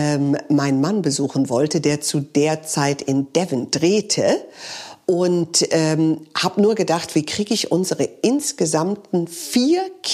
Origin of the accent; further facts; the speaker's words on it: Germany; wir sind ja als Amerikaner in Deutschland aufgewachsen und meine Mutter erzählte mir, wir kommen eigentlich aus England